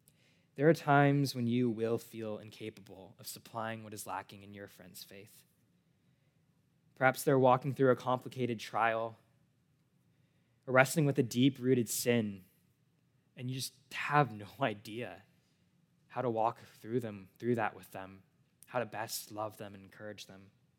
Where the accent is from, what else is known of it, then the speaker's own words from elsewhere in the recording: California, United States; now in Los Angeles, United States; As many of you know, I'm from the Bay Area, 6 hours away. I lived there my whole life until I moved down to LA for school.